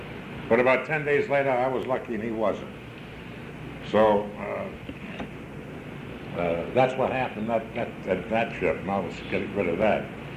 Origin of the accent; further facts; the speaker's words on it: Virginia, United States; And I came from that area of the country. I was raised down in Virginia